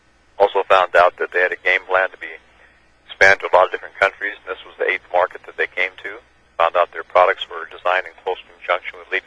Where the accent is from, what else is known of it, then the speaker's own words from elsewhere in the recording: Washington, United States; When I grew up in Washington State here, and after college, I went to work for Del Monte Foods.